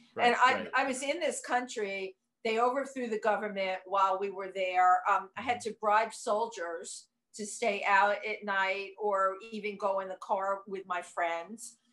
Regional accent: Bronx, New York, United States; I grew up in the Bronx, which was great. The Bronx is, if you know anything about it, it was just a great time to be growing up.

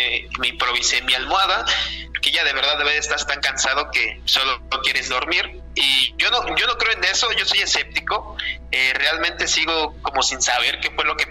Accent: Mexico City, Mexico; Yo soy de Ciudad de México, en Tlalpan, pero ahorita estoy trabajando en Tejupilco, aquí en el Estado de México.

